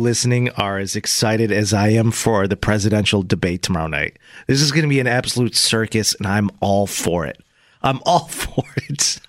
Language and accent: English; Los Angeles, California, United States; I'm in my hometown in LA.